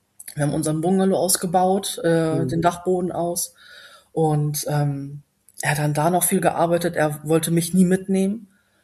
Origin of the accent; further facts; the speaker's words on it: Lower Saxony, Germany; Ich habe noch einen älteren Bruder, 4 Jahre älter, und wir sind in so einem kleinen Dörflein aufgewachsen im Emsland, also hohem Norden